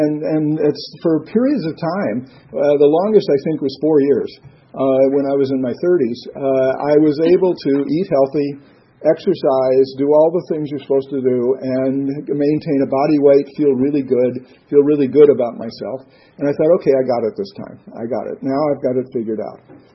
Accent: Texas, United States; In the early 50s, when I was growing up in Texas, my mom had a local television show

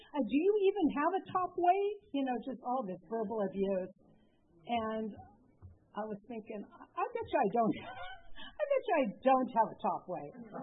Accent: Covina, California, United States; And, you know, I was raised in Covina, so it wasn't that far.

